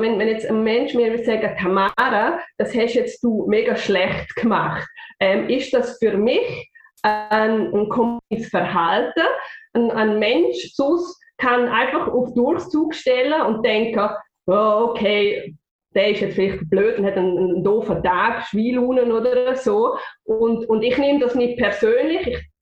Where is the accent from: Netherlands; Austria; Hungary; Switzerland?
Switzerland; accent: Swiss German; first language Swiss German; auf Schweizerdeutsch reden, habe ich mir jetzt gerade entschieden, weil das ist authentisch, das ist meine Muttersprache und da fühle ich mich daheim.